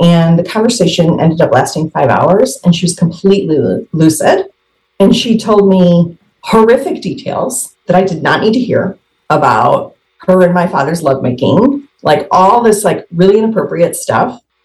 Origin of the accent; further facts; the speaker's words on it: Illinois, United States; So I grew up in Illinois. My mother is in the Chicagoland area.